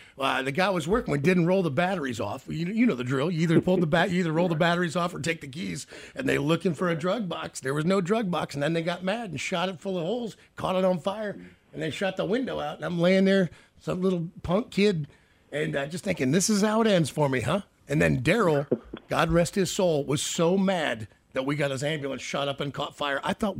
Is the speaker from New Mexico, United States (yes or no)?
no; Memphis, Tennessee, United States; born there; because I was born in Memphis, and I've been to Graceland, and of course, you know, it's just in your blood.